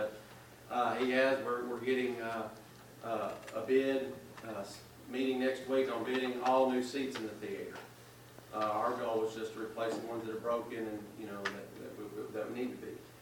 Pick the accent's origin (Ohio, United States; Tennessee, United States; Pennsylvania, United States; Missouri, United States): Tennessee, United States; Hendersonville; I love it, and I grew up in Hendersonville, so I feel like I can speak freely from that angle too.